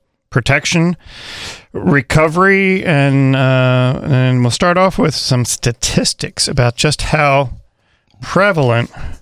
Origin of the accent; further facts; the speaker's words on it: East Coast, United States; I grew up on the East Coast.